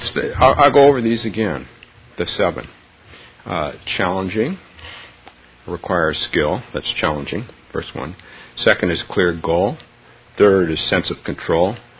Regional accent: San Francisco, California, United States; Excuse me, I'm from San Francisco

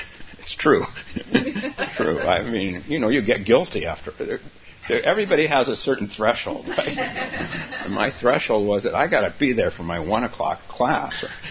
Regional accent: Palo Alto, California, United States; My parents, I grew up in Palo Alto. Now, you think Palo Alto is classy. It was not classy when I was growing up.

